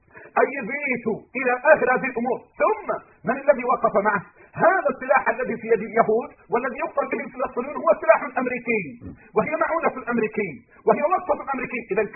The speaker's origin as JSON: {"language": "Arabic", "country": "Egypt", "said": "عشان أنا مصري"}